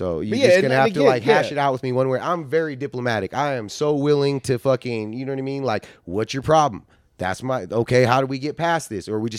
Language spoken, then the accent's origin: English; Casper, Wyoming, United States; Like, I'm from Casper, right? So there's a lot of tweakers and mentally unstable people.